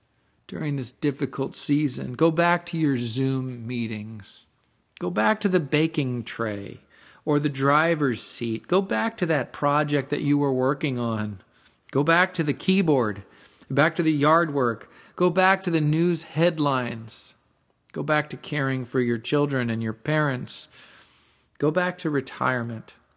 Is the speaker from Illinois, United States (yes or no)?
no; Houston, Texas, United States; I don't mean necessarily the town of your birth or your childhood. That would mean Houston is my Galilee, or the fjords of Norway.